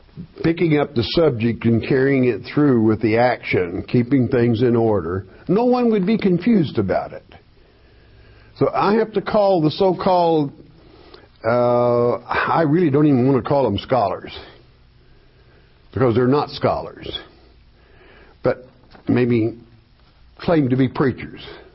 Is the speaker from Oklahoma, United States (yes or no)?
yes; Oklahoma, United States; But many in the tribe from where you're from, and being my home state